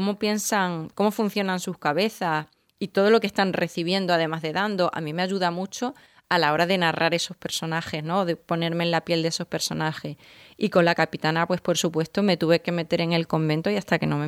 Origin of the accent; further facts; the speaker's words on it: Seville, Andalusia, Spain; also born or lived in Extremadura; Sí, bueno, yo nací en Sevilla. Me he criado pues siempre con vínculos en el sur, entre Extremadura y Andalucía.